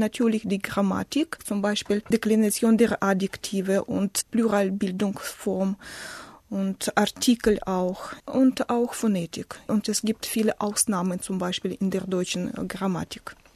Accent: Saransk, Mordovia, Russia; German is a second language; ich komme aus Russland, aus der Stadt Saransk. Ich bin geboren im Jahre 1975 in Russland.

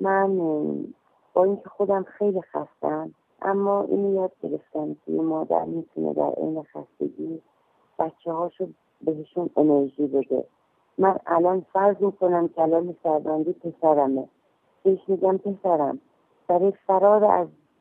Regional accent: Iran; من شهروند ایرانی هستم که در ایران زندگی میکنم

